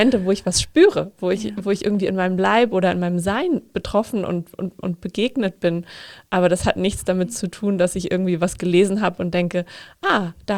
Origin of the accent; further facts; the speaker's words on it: Northern Germany, Germany; Ich komme ja aus Norddeutschland